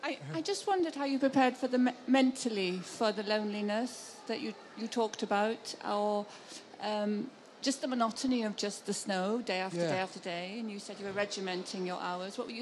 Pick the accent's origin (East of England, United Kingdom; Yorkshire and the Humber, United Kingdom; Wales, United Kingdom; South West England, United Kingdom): Wales, United Kingdom; I'm from Wales.